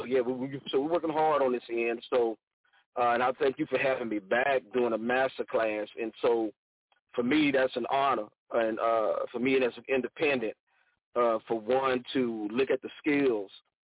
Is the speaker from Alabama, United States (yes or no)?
no; Georgia, United States; now in Houston, United States; I'm originally from Southeast Georgia. Down there, root country down, man, my gullah folk down up in there, but I'm here on the Third Coast in the Houston area